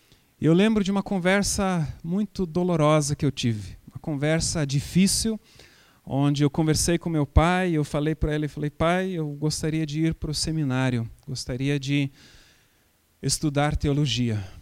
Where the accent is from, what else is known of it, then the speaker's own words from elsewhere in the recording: Bahia, Brazil; moved away; Esse era todo o dinheiro que nós tínhamos quando nós viemos da Bahia para cá.